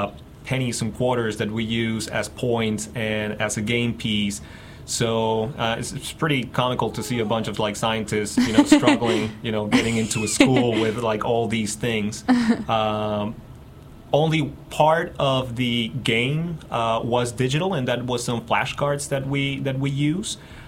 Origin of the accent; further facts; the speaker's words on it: Mexico; And for instance, I'm originally from Mexico, and every single time that I introduce myself, you know, I would hear like a gasp when I would say I'm originally from Mexico.